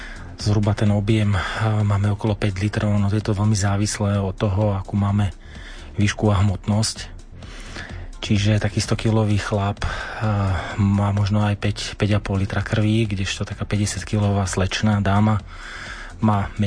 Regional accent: Banská Bystrica, Banská Bystrica Region, Slovakia; Počase som sa vrátil naspäť a vrátil som sa do môjho rodného mesta, do Banskej Bystrice.

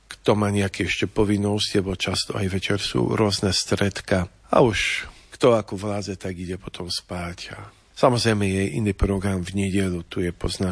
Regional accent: Polish-Slovak border area, Poland; Možno podľa prízvuku niektorí ste už na to prišli, že môj pôvod je z Poľska, ale z toho pohraničia polsko-slovenského, takže v podstate ja vždy hovorím, že som sa narodil na Colnici, lebo naozaj veľmi, veľmi blízko hraníc so Slovenskom.

